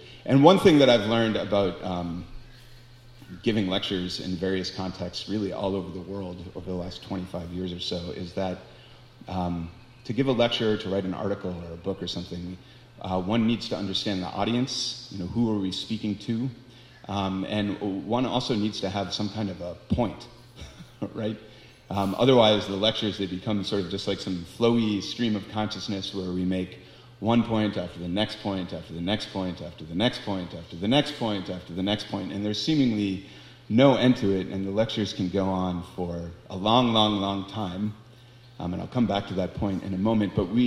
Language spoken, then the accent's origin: English; Boston, Massachusetts, United States; And Boston, which is my hometown, was one of the only cities where I knew where I could park the bus